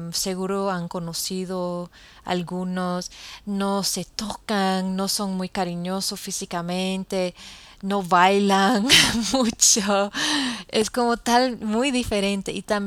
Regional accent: New Zealand; Spanish is a second language; especialmente en mi país Nueva Zelanda que la gente no me gusta, no me conviene a mí, porque yo siento diferente ya porque yo he vivido entre los dominicanos

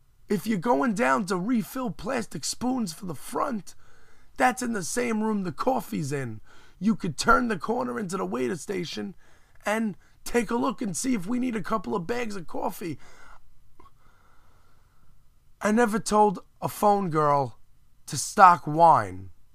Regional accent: Brooklyn, New York, United States; I'm not from there. That's not where I'm from. I'm from Brooklyn.

